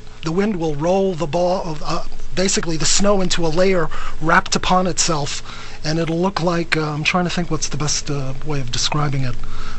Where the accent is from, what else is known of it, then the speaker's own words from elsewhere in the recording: New York City, New York, United States; I grew up in New York, and those rare snowstorms were just literally transforming events.